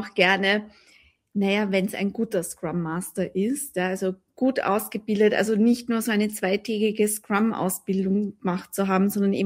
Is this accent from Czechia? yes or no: no; Austria; Ja, da ist ja in Deutschland ein bisschen anders als bei uns in Österreich tatsächlich.